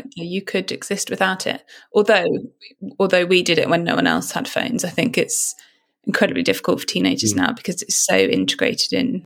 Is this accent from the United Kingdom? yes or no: yes; United Kingdom; I think, as you know, as a British teenager at that time.